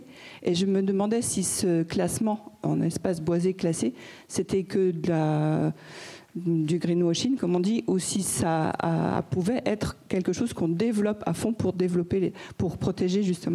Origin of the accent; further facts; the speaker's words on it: Nantes, Pays de la Loire, France; Je suis une Nantaise et en cours d'installation dans le Lot.